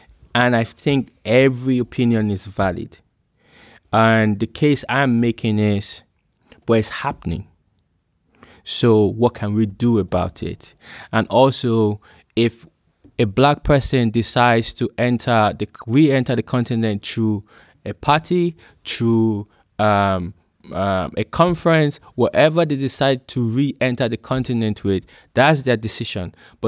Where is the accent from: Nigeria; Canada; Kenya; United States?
Nigeria; Benin City, Edo; also born or lived in Lagos; now in Ghana; I'm from Benin. Right, but I'm Asian. But then I'm from Edo State. Then I moved to Lagos, and I have a bit of being a Lagosian. Then I moved to Ghana, and I've been in Ghana for 6 years.